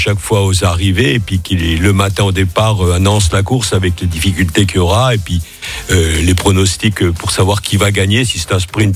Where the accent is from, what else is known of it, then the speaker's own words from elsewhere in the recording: Casablanca, Casablanca-Settat, Morocco; now in France; comme je viens de Casablanca, je parlais aussi l'arabe.